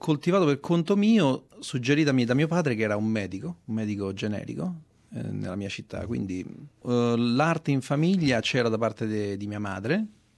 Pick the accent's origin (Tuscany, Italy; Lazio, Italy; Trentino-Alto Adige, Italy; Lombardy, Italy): Lazio, Italy; Guidonia; also born or lived in Rome; now in Australia; Io ho 45 anni. Sono nato a Roma e vengo da Guidonia, che è una piccola città vicino Roma, e ho speso tutta la vita qui in Australia e lì a Roma, diciamo a Guidonia, come orafo.